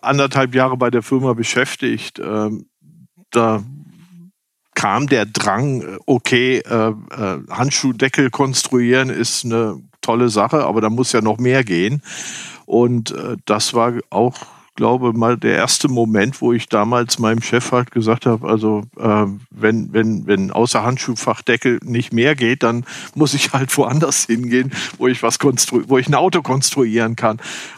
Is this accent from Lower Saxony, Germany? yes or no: no; Leverkusen, North Rhine-Westphalia, Germany; also born or lived in Hamburg / England; Also ich bin tatsächlich in Leverkusen geboren, aufgewachsen, bin dann aber zum Studium nach Hamburg gezogen, habe auch in England studiert.